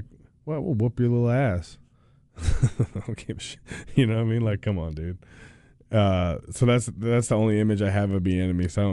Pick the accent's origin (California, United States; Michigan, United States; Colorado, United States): Colorado, United States; Like, I'm from Colorado, but I couldn't.